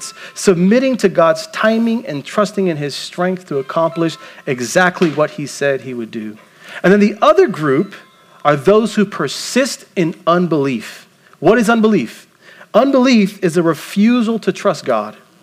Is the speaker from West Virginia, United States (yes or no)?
no; Las Vegas, Nevada, United States; I grew up here in Las Vegas my entire life. And when I was younger, that used to shock a lot of people that my parents would decide to raise a family in this desert.